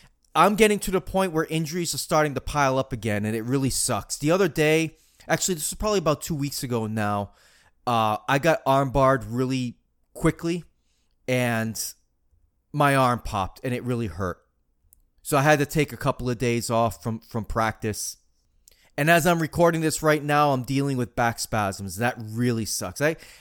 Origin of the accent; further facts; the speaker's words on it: Marianna, Florida, United States; that Z-Kuro Academy in Mariana, Florida, my hometown. It's beautiful up here, by the way.